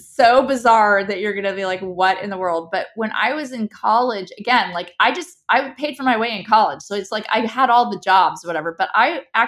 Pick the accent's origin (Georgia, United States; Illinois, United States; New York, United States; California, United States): California, United States; born there; I was born in California and we're in the North County, San Diego area.